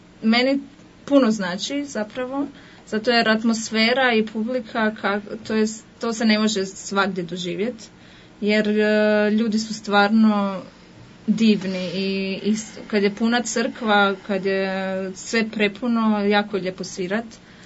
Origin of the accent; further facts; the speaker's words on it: Varaždin, Varaždin County, Croatia; also born or lived in Vareš; now in Vienna, Austria; Rođena sam u Varešu i s dvije godine smo otišli, mislim, ja sam imala dvije godine kad smo otišli, onda u Varaždin.